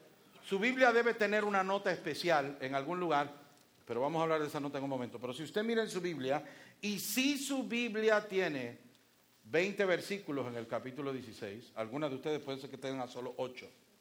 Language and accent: Spanish; Puerto Rico; cuando yo crecí en Puerto Rico había serpientes.